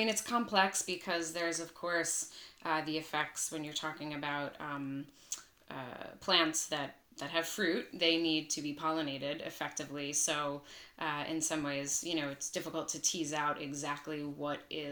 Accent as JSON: {"language": "English", "town": "Queens", "region": "New York", "country": "United States", "said": "So I'm based out of the Catskill Mountains in New York. I'm originally from Queens."}